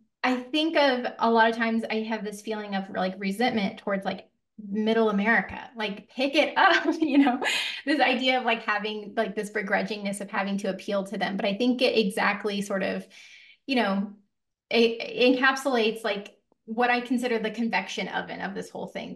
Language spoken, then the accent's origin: English; the Ozarks, United States; now in Central Texas, United States; I grew up in the Ozarks and live in Central Texas and my parents, so I'm, you know, I'm of the cloth.